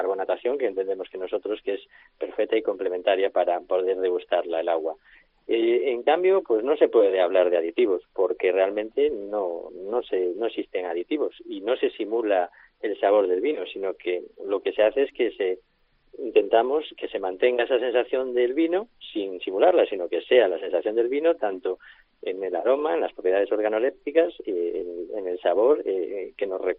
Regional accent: Galicia, Spain; los vinos de Valdeorras, en este caso es mi tierra, de la zona de Valdeorras en Galicia

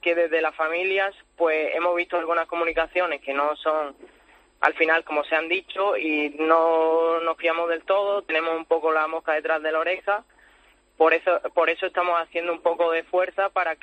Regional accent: Lepe, Andalusia, Spain; Aquí somos, nosotros somos de Lepe, Huelva.

